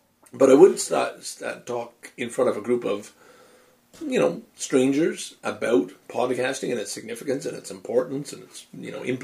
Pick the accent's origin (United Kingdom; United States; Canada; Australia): Canada; I have a role to play. I'm the good Canadian.